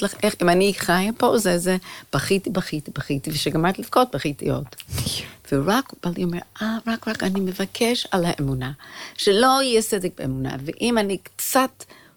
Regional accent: New York, United States; now in Israel; אני גדלתי בין גויים, בניו יורק

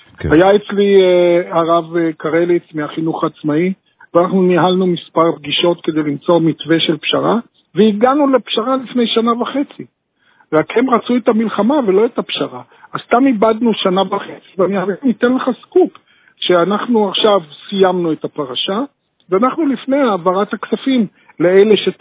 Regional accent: Haifa, Haifa District, Israel; born there; אני נולדתי בשכונת הדר.

